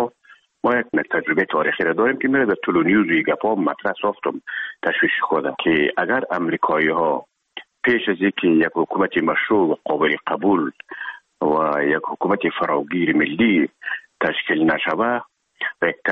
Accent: Herat, Afghanistan

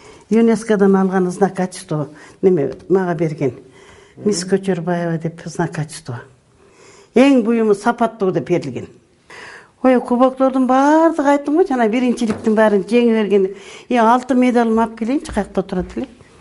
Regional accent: Talas Region, Kyrgyzstan; also born or lived in Bishkek; Анан күйөөм ушул жака агроном болуп келип калып, анан кийин эле ушул жака туруп калдык. Мен Бишкекте болдум, өзүм Таласта чоңойгом. Өзүм чындап келгенде чаткалын эле Кызыл Токойунан болот экенбиз. Кийин атам кийин көчүп келди.

